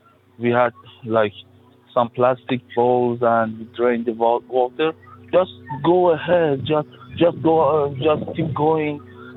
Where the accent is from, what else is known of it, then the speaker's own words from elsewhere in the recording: South Iran, Iran; moved away as an adult; I'm 28 years old. I'm from Iran, south of Iran. I crossed the Channel by a dinghy like 6 months ago.